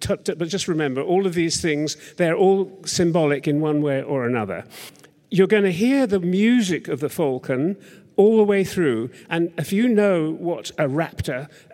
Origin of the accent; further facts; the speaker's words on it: United Kingdom; that's something that as a Brit, I feel deeply ashamed about